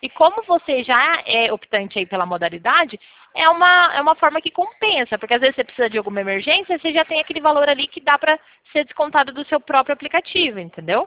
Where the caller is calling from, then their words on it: Pirassununga, São Paulo, Brazil; Hoje eu falo de Pirassununga.